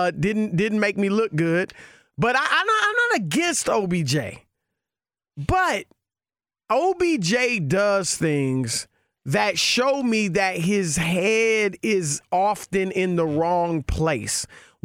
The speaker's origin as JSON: {"language": "English", "town": "Cleveland", "region": "Ohio", "country": "United States", "also_born_or_lived": "Louisiana", "said": "Y'all know I'm from Cleveland."}